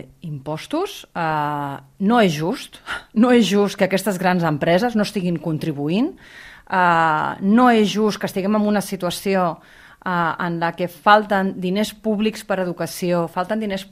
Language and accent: Catalan; Catalonia, Spain; Jo vinc del Camp de Tarragona